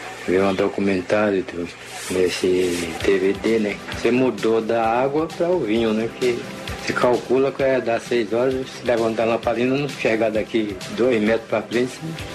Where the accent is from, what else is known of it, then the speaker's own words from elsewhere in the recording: Bahia, Brazil; born there; Eu nasci na Bahia, andei nesse Brasil todo.